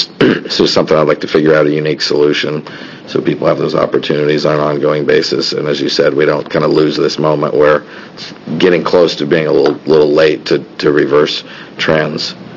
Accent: Coos Bay, Oregon, United States; now in Salem, United States; I grew up in Coos Bay, and you know, I have family members who left.

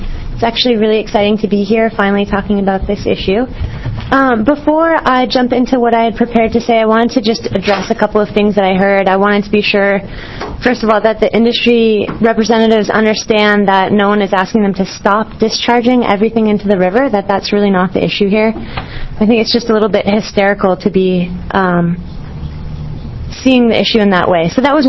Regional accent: Oregon, United States; I live in Wasco County. And I was born and raised in Oregon. I love it here. It's my home.

